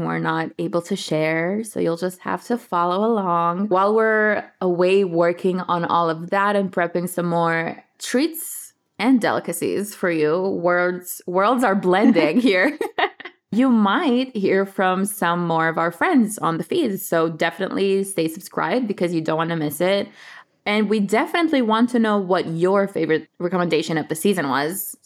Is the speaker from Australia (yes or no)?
no; Romania; English is a second language; also born or lived in United States; I am originally from Romania, as you might have heard in previous episodes. I've lived in the States, now I'm back in Romania